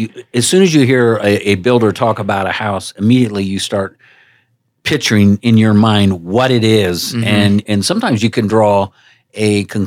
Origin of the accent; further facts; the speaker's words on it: East Coast, United States; Look, I'm from the East Coast, Stephanie.